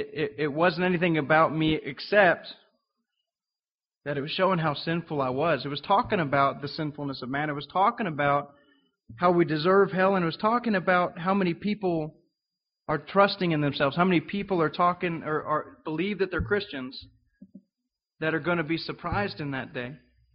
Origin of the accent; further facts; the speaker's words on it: Swansboro, North Carolina, United States; We're from Swansboro, North Carolina.